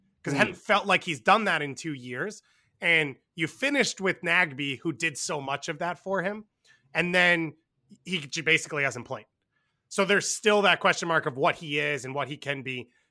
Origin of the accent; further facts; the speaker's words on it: Montreal, Quebec, Canada; So I'm basically from Montreal.